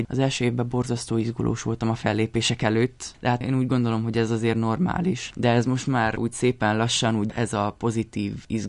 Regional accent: Paptamási, Bihor, Romania; moved away as an adult; now in Bucharest, Romania; Valóban Nagyváradon érettségiztem, de én egy Nagyváradtól 20 kilométerre levő kis faluból, Paptamásiból származom egyébként. Ott végeztem el az elemi iskoláimat is.

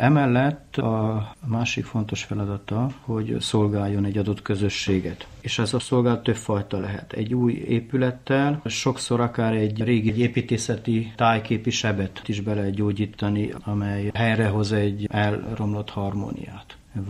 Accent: Miercurea Ciuc, Harghita, Romania; Gyergyó Szent Miklós édesanyám része, amúgy Csíkszeredában nőttem fel, most Csíkszentléleken lakom, 4 éve falus elettem újból.

